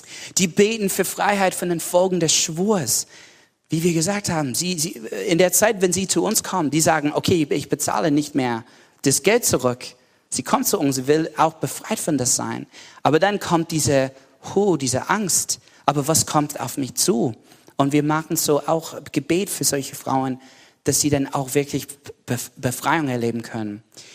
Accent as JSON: {"language": "German", "country": "United States", "second_language": "German", "lives_now": "Germany", "said": "Das war ein bisschen lustig da, mich vorzustellen als Amerikaner."}